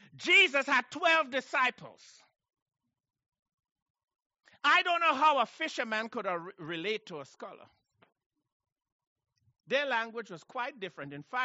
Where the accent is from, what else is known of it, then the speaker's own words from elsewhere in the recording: Trinidad & Tobago; I come from Trinidad.